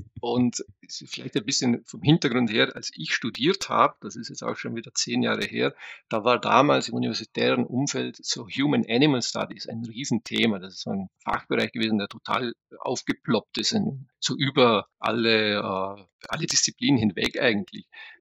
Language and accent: German; Austria; als Österreicher bin ich da vielleicht ein bisschen gebranntes Kind